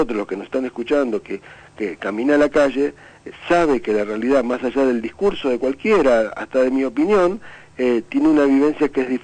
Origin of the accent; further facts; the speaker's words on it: San Justo, Buenos Aires Province, Argentina; me crié en San Justo, en el conurbano bonaerense